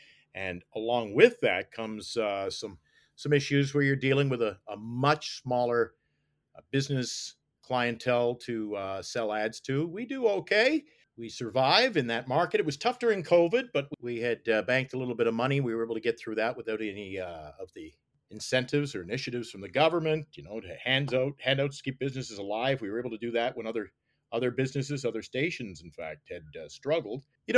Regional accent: Nova Scotia, Canada; because growing up in Nova Scotia, the Canadian content rules

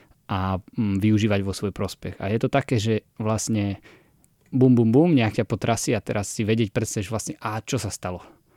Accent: Kremnica, Banská Bystrica Region, Slovakia; No tak lyžovať u nás v Kremnici sa hovorí, že sa rodia decka s lyžami na nohách. Ja lyžujem od 2 rokov

